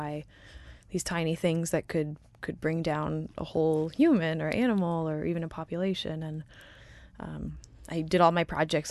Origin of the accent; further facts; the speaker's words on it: San Antonio, Texas, United States; also born or lived in Columbus, Mississippi; So I was born on an Air Force base, and so I didn't live there very long, and I don't remember it, but we moved shortly after to San Antonio, Texas, and I lived th